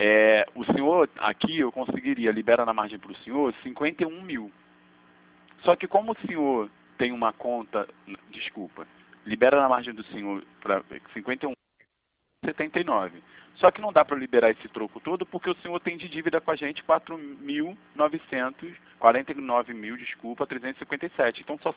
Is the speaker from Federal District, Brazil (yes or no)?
no; Rio de Janeiro, Brazil; eu sou do Rio de Janeiro.